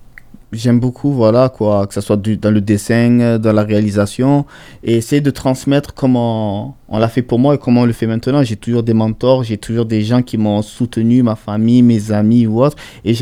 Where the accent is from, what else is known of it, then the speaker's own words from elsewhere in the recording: Marseille, Provence-Alpes-Côte d'Azur, France; Je suis Marseillais, nous sommes Marseillais avec Zara et nous aimons notre ville plus que tout.